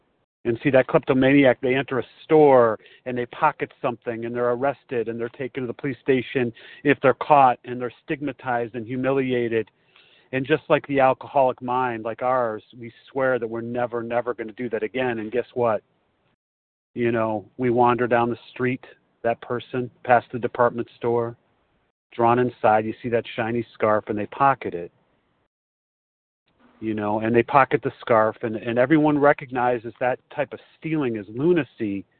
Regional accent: Chicago, Illinois, United States; I am a recovered compulsive overeater, and I'm from Chicago.

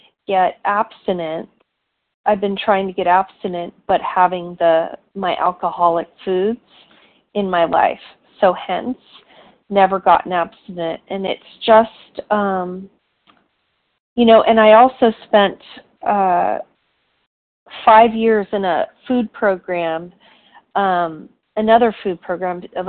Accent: San Diego, California, United States; Hi, everybody … from San Diego, California, and I am new to the Vision meeting

